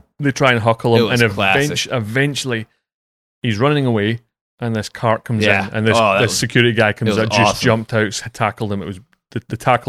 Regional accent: Scotland, United Kingdom; I was like, I'm a Scottish caddy.

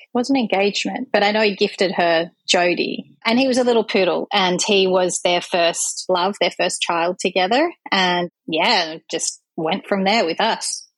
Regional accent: Melbourne, Victoria, Australia; now in Bali, Indonesia; I am from Melbourne, Australia. I'm now 44 years old and I'm presently based in Bali, Indonesia.

